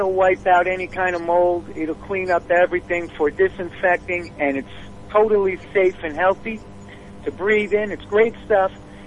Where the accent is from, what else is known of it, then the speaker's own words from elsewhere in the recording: New York, United States; from New York.